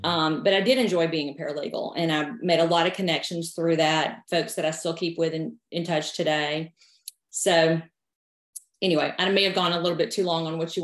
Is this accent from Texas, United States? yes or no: no; Carrollton, Georgia, United States; also born or lived in Atlanta; So I live in Carrollton, Georgia. It's about an hour west of Atlanta, and that's where I grew up. Briefly after college, my husband and I moved to Atlanta and lived there for about 12 years